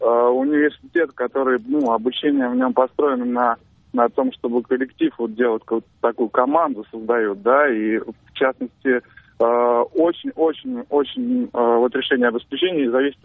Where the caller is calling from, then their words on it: Saint Petersburg, Russia; Да, я из Петербурга звоню